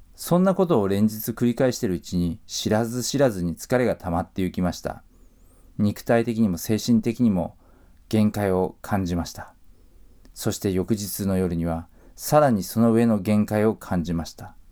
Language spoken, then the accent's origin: Japanese; Tokyo, Japan; 私は東京で生まれ育ちました。ちょうどその頃は私は30代半ば過ぎで東京で働いていました。